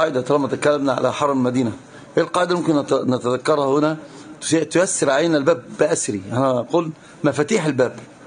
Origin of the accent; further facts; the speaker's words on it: Egypt; أنا مصري بيقول للمغربي لابد تقول نبغيكم بالزاف.